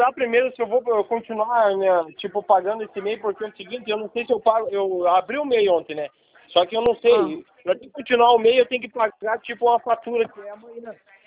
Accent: Videira, Santa Catarina, Brazil; Ah, em Videira, eu sou de Videira, né?

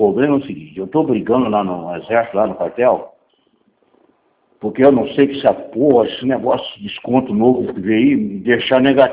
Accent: Curitiba, Paraná, Brazil; eu não sou daqui de Campo Grande, eu sou de Curitiba.

